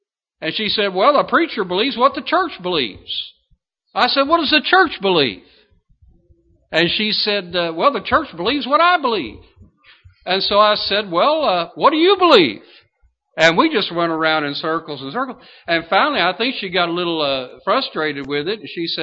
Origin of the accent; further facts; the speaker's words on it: Lexington, Kentucky, United States; I grew up in Lexington, Kentucky, and we lived in the suburbs on the north end of town